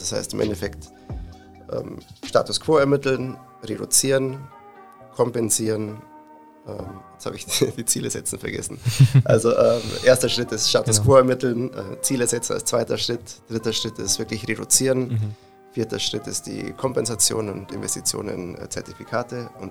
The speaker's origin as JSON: {"language": "German", "country": "Germany", "moved": "as an adult", "lives_now": "Zurich, Switzerland", "said": "Ich, wie man hört, bin ich Deutscher, aber ich lebe jetzt mittlerweile seit 13 Jahren hier in Zürich in der Schweiz."}